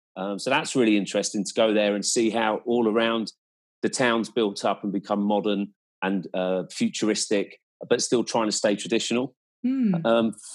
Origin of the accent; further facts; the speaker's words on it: Ireland; Not as many as the Irish. We seem to be everywhere